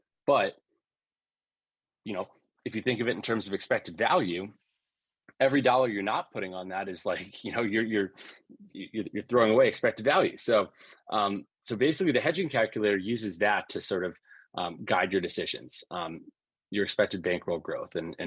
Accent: Alexandria, Virginia, United States; No. I was raised. I wasn't born. I was raised in Alexandria, Virginia.

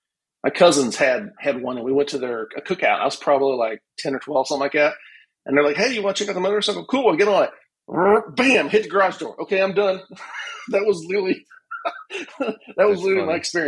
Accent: West Virginia, United States; Whereas where I grew up in West Virginia, literally you have visibility a couple hundred feet in each direction behind you, in front of you

